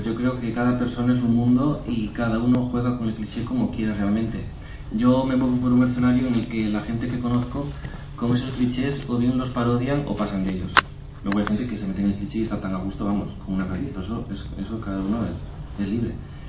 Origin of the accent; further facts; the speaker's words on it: Galicia, Spain; en el tema de queremos galego, por ejemplo, un caso para tirar más para mi tierra.